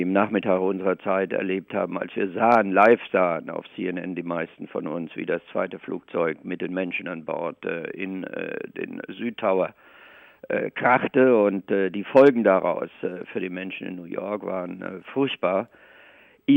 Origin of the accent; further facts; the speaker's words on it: South Germany, Germany; Ja, ich bin in Süddeutschland geboren, aufgewachsen und eigentlich immer